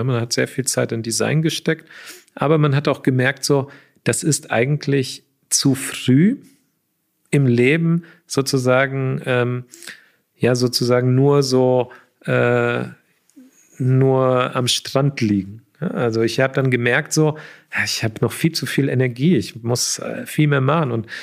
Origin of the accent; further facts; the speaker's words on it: Germany; Ich bin in Deutschland zwar aufgewachsen